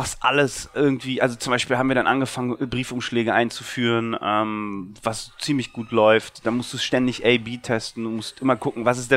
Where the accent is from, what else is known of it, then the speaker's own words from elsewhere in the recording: Berlin, Germany; Berlin, ja.